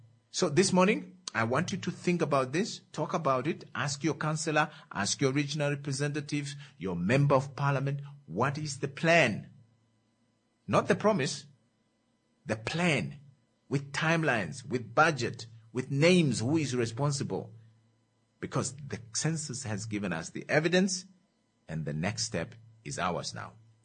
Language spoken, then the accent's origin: English; Ongwediva, Oshana, Namibia; Now, from my hometown, Ongwediva, a food scientist